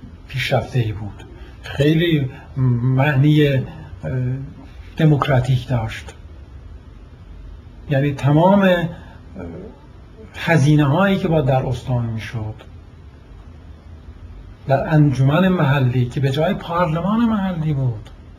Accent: Iran; من به عنوان یه ایرانی طرفدار فدرالیسمم،

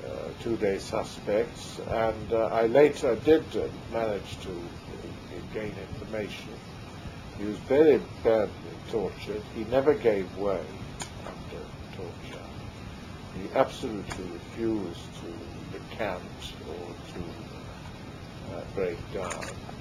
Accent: England, United Kingdom; which I would describe as an Englishman as being liberal

